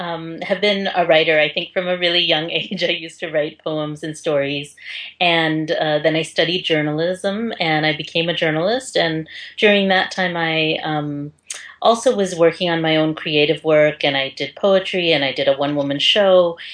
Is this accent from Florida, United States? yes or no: no; San Francisco, California, United States; Yes, I was born in San Francisco and mostly have lived in the Bay Area.